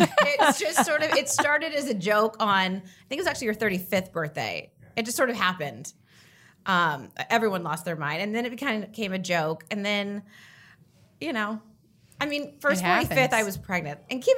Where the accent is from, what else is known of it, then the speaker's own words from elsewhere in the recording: California, United States; because I grew up in Orange County